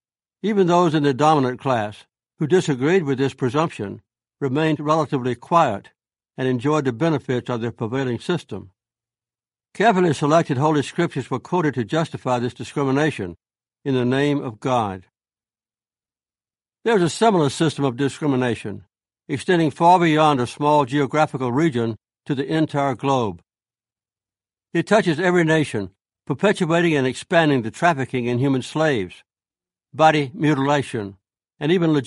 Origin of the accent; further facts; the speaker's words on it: Deep South, United States; I saw the ravages of racial prejudice as I grew up in the Deep South